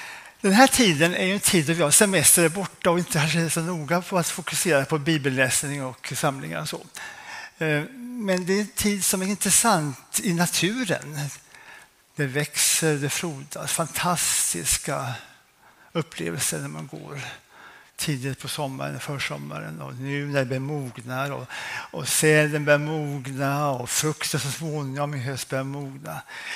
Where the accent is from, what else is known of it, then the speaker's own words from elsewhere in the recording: Norrköping, Östergötland, Sweden; när jag var ung i Norrköping. Pinsförsamlingen.